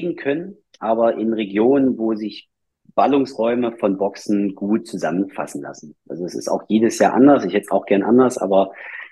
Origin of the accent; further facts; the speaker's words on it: Mühlhausen, Thuringia, Germany; Genau, in meiner Heimatstadt